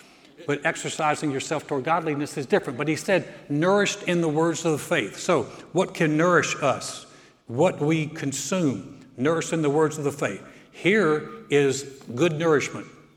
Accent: the South, United States; I grew up in the South. My parents were both born in Alabama, raised in Georgia.

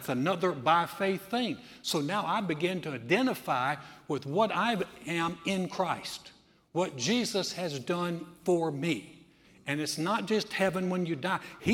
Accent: the South, United States; I grew up in the South. My parents were both from Georgia, born in Alabama, raised in Georgia, very Southern.

